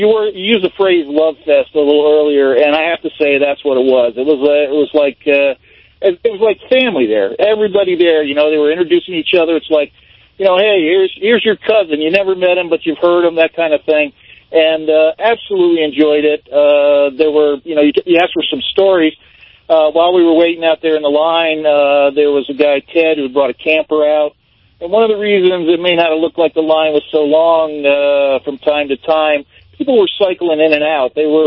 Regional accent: Scottsdale, Arizona, United States; I'm actually from Scottsdale, but I swung up through Vegas and I'm headed back.

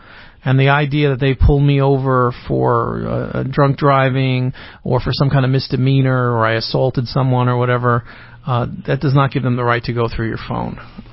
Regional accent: New York, United States; I am from New York, and I still even have my license to practice there.

